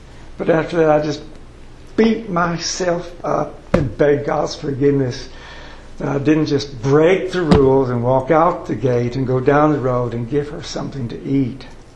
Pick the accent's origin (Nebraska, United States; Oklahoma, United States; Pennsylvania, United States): Oklahoma, United States; they went to Oklahoma, my home state, after the tornadoes